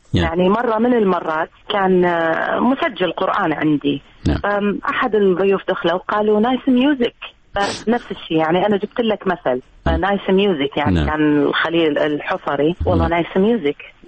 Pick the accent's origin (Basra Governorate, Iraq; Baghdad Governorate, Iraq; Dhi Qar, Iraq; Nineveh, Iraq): Nineveh, Iraq; Mosul; أنا نعم عراقية و موصلية